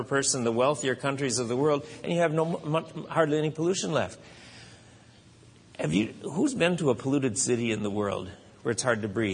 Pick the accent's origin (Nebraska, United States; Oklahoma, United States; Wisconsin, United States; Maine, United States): Wisconsin, United States; Eau Claire; I remember as a kid growing up in Wisconsin, even in Eau Claire, Wisconsin, just a town of 40,000 people